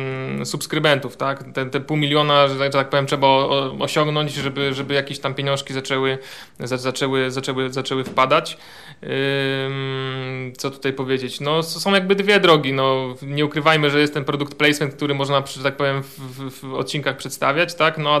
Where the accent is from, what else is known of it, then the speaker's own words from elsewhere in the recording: Zielona Góra, Lubusz Voivodeship, Poland; Znaczy nie każdy chyba wierzy, że my jesteśmy z Zielonej Góry, tak?